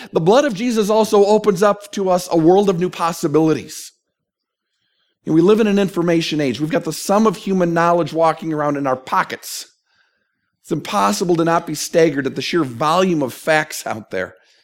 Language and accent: English; New Jersey, United States; now in Kansas, United States; Shortly after I moved here, I realized that the love language that I learned growing up in New Jersey, sarcasm, didn't translate as well in Kansas. You know, the tongue that we speak in New Jersey is sarcasm